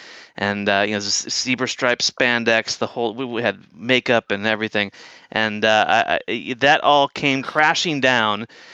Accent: St. Louis, Missouri, United States; now in San Francisco, United States; Born and raised in St. Louis, Louis, Missouri, yeah.

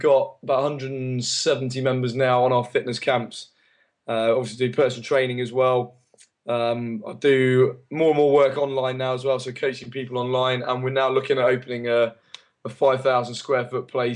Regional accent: Guernsey; Our families, he was from Italy, I was from Guernsey, so we didn't have any family there.

